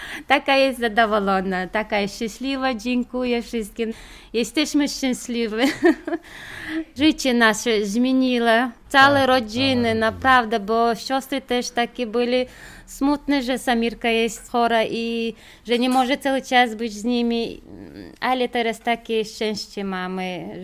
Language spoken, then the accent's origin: Polish; Chechnya, Russia; now in Łomża, Poland; Jesteśmy z Czeczenii. Mieszkamy tutaj w Łomży od 13 lat już.